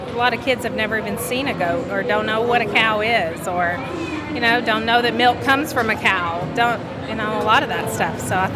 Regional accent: Roy City, Texas, United States; we are from Roy City, Texas.

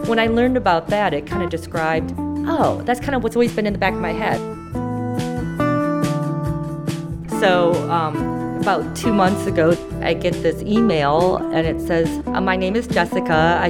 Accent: Michigan, United States; also born or lived in Busan, Korea; The story goes in my adoption file that I was abandoned and then taken to an orphanage and then was adopted by a couple in Michigan.

